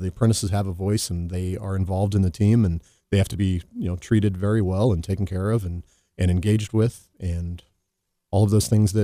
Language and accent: English; Colorado Springs, Colorado, United States; also born or lived in Kansas; Not quite. Started in Kansas, but as a kid, I was moved to Colorado, and I just love it.